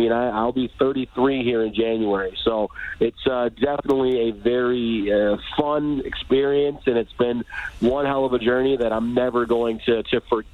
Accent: Detroit, Michigan, United States; when you're born and raised in Hockey Town, you kind of are predisposed to the game of hockey

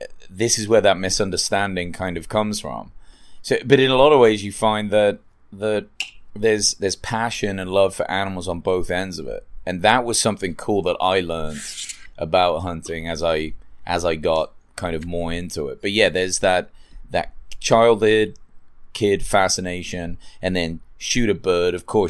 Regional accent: England, United Kingdom; I grew up in England with a vegetarian family, and my dad was a pacifist.

